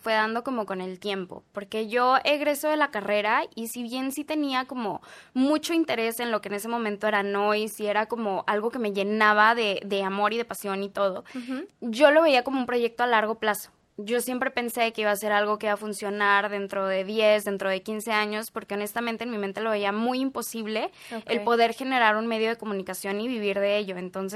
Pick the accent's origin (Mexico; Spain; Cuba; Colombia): Mexico; Tamaulipas; al final del día yo soy tamaulipeca y llevo ya 10 años viviendo acá